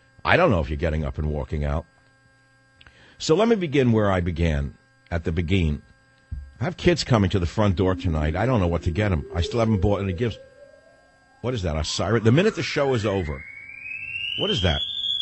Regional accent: Queens, New York, United States; At Le Mans, I'm from Queens.

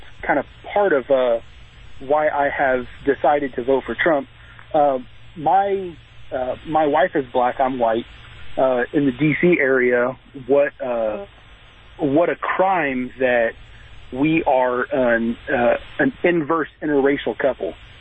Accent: California, United States; But being from California, I'm so written off from my home state.

